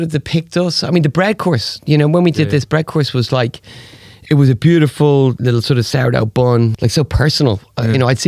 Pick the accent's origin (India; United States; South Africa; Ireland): Ireland; Dublin, Leinster; even thought about Dublin, I've always wanted to do something in my hometown, you know, that would be.